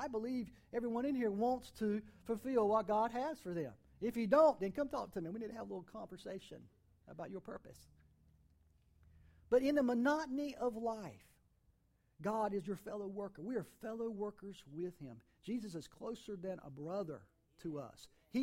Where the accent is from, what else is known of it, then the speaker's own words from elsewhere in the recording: North Carolina, United States; I grew up in Eastern North Carolina.